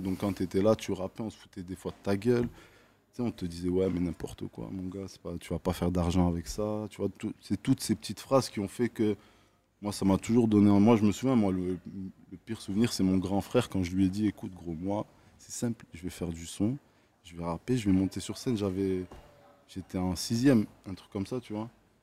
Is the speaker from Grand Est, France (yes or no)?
yes; Creutzwald, Grand Est, France; born there; Je suis né à Creutzwald, mon gars, dis-toi. Donc Creutzwald, tu vois, c'est un patelin en Moselle